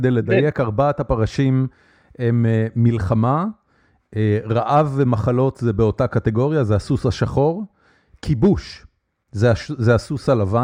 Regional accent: Haifa, Haifa District, Israel; אני גדלתי בחיפה

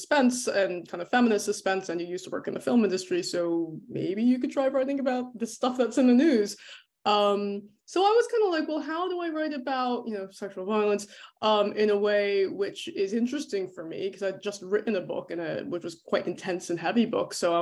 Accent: New Jersey, United States; moved away as an adult; also born or lived in Ireland; now in London, United Kingdom; So I'm from New Jersey originally, but I moved to Ireland and then London in my early 20s.

